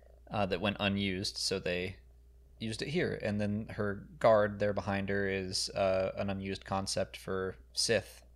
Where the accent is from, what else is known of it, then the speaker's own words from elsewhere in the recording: Georgia, United States; And we grew up near Stone Mountain, which is just a giant Confederate monument.